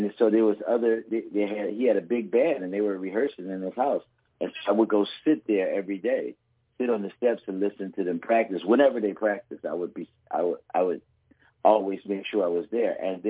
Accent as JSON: {"language": "English", "town": "Philadelphia", "region": "Pennsylvania", "country": "United States", "tie": "born or raised there", "said": "Well, no, it's just that in Philadelphia, in the city of Philadelphia, on every block, there's musicians."}